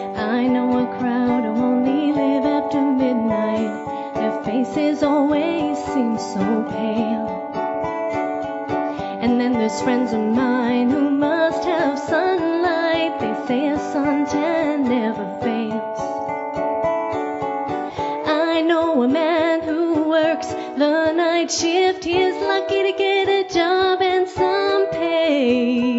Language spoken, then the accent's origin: English; St. John's, Newfoundland and Labrador, Canada; I'm from St. John's, Newfoundland.